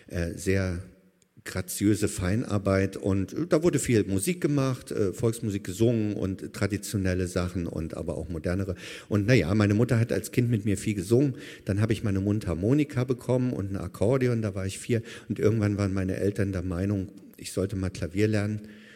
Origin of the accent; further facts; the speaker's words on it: Chemnitz, Saxony, Germany; Aufgewachsen in Sachsen, in Chemnitz. Wer das nicht weiß, südlich von Leipzig, westlich von Dresden.